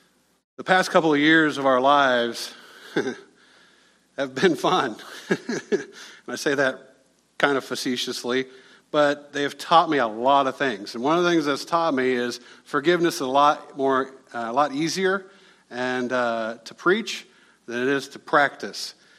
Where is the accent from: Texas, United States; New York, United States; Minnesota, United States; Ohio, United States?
Ohio, United States; Whipple; I grew up in Ohio, a little town called Whipple, Ohio.